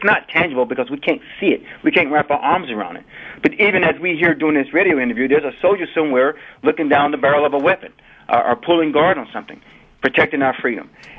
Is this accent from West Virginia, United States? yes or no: no; Linden, North Carolina, United States; Well, Jack, I grew up in Linden, North Carolina, which is a very, very small town. Right now, probably the population is less than 1,000.